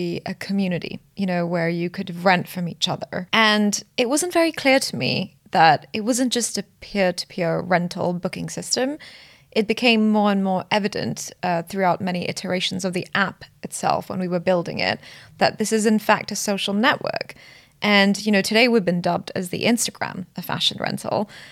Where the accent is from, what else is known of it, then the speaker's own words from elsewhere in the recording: Singapore; I grew up in Singapore, which is a very, very consumerist society.